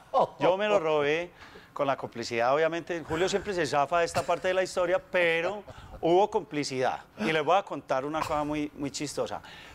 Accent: Colombia; nosotros venimos de Colombia

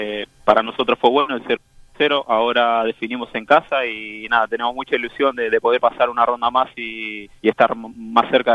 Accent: Argentina; now in Greece; Ya hace 10 años que me fui de Argentina.

